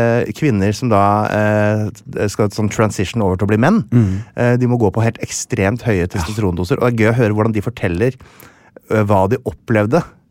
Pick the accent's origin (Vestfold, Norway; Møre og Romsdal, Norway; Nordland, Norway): Vestfold, Norway; Stokke; jeg var liksom fra liksom, litt sånn, den liksom, litt finere delen av Stokke, men nå som etter kommunesammenslåingen, så jeg bare fra den aller dårligste delen av Tønsberg.